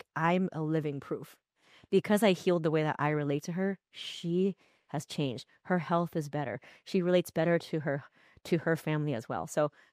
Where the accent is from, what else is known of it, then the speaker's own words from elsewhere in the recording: United States; And also the fact that she grew up in communist China without running water or electricity, and I'm fully American.